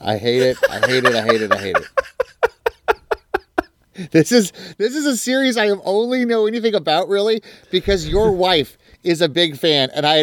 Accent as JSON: {"language": "English", "country": "United States", "said": "I can laugh at that because I'm an American."}